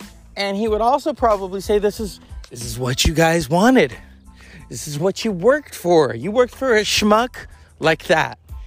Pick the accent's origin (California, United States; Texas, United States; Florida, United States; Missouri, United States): California, United States; I'm born and bred in California.